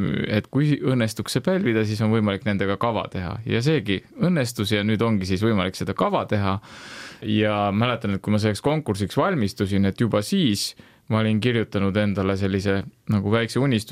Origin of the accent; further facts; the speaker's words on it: Rapla, Rapla County, Estonia; vahepeal nad sattusid ka minu kodulinna Raplasse, Rapla kirikusse